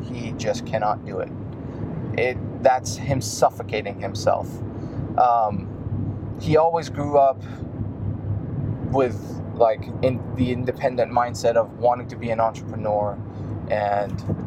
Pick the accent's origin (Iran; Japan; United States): Iran; moved away; I'm half Indian and I'm half Persian. I came from Iran a couple years ago. I came here in 2015.